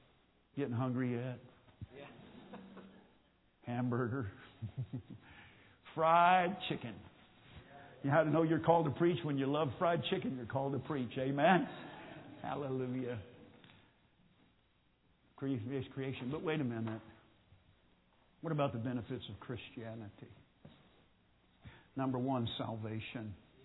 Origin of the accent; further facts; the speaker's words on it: Hutchinson, Kansas, United States; born there; I was born in Grace Hospital in Hutchinson, Kansas, July 24th, 1955.